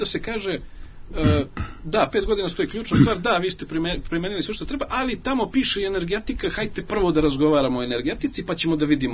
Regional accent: Belgrade, Serbia; u Beogradu, koji moram da naglasim, je i kao moj rodni grad meni uvek dragi i omiljeni

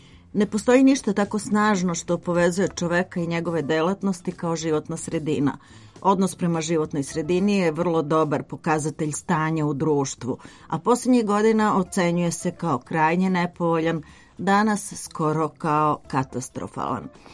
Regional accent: Belgrade, Serbia; Kod nas, u Srbiji, u Beogradu

